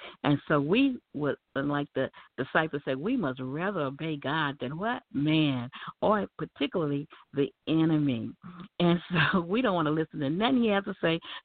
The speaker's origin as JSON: {"language": "English", "town": "Texarkana", "region": "Texas", "country": "United States", "tie": "born or raised there", "said": "when I would go to church here in my hometown now where I am in Texarkana, Texas."}